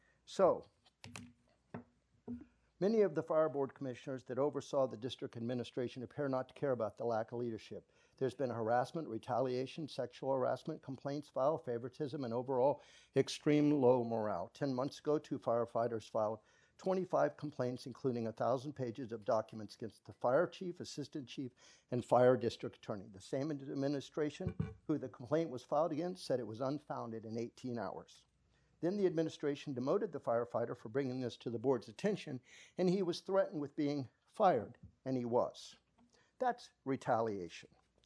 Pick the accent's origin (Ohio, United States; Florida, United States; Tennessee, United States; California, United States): Florida, United States; Okay. I was born and raised here in St. Lucie County, and I detest corruption and retaliation.